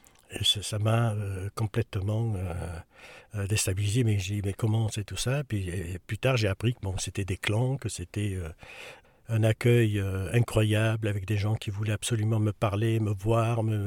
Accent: Alès, Occitanie, France; Dans un premier temps, je suis né à Alès. Mon père était ce qu'on appelait une gueule noire, donc la culture ouvrière. On habitait dans un quartier, les Prés-Saint-Jean

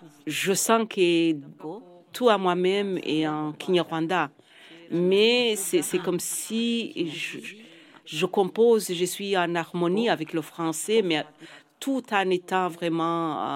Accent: Poperinge, Flanders, Belgium; accent: Dutch of Poperinge, Ypres; first language Dutch; French is a second language; now in Brussels, Belgium; Je parlais le néerlandais de Poperinge, Ypres, de ce côté-là à l'Ost, mais ce n'est pas toi. Le moment que je suis arrivée à Bruxelles, fini le néerlandais.

